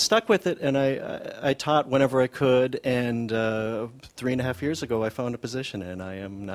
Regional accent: St. Louis Park, Minnesota, United States; from St. Louis Park.

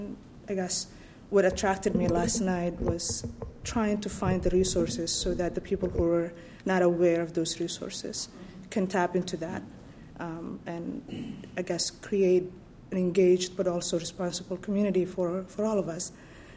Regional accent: Kenya; before I came to this country from Kenya.

